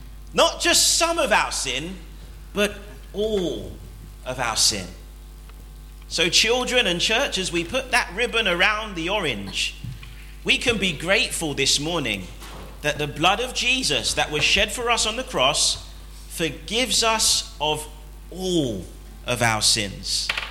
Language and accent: English; London, United Kingdom; growing up in Southeast London, we just thought we were the bee's knees.